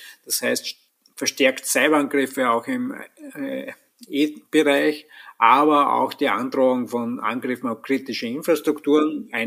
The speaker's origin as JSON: {"language": "German", "country": "Austria", "said": "Also wir haben jetzt bei uns in Österreich die Situation, dass wir am Wochenende 3000 Megawatt Wasserkraft abdrehen"}